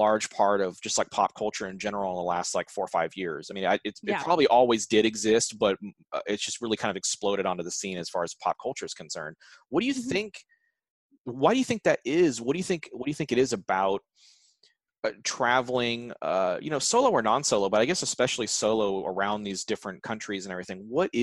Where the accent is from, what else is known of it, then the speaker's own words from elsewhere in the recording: Riverside, California, United States; So we grew up in Riverside, which is like right between San Diego. And for those who don't know, tucked between San Diego and Los Angeles, like almost exactly the midway point.